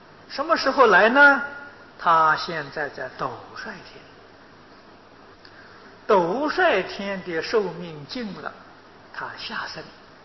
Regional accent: China; 我们中国人也不例外，中国人呢也祭天呢，我们中国人叫玉皇大帝呀

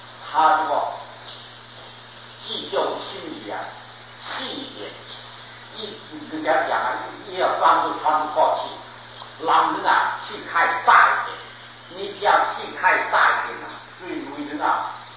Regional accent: China; 你们在台湾都叫观音妈，我们大陆人啊叫观音娘

